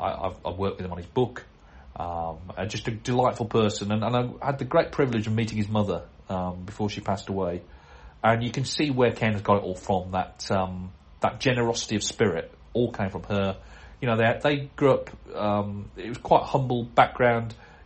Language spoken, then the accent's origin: English; United Kingdom; because I'm British and a lot of correspondents are.